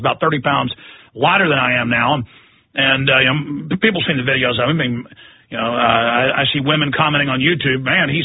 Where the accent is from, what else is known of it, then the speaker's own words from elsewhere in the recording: Dallas, Texas, United States; also born or lived in Austin; growing up in Dallas, Texas, and then Austin. I went to high school part of the time in a suburb of Dallas and then here in Austin.